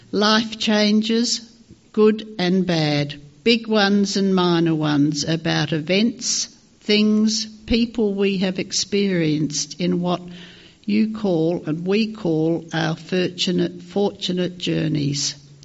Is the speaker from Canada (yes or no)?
no; Perth, Western Australia, Australia; born there; So I was born in Perth 9 years after my big sister Ruth.